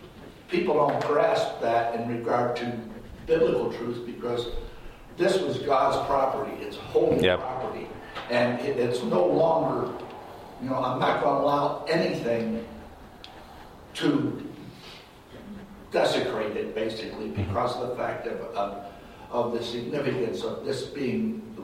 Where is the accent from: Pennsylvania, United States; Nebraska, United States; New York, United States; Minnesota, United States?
Pennsylvania, United States; Valley Forge; I'm from Pennsylvania. I'm from the Valley Forge area.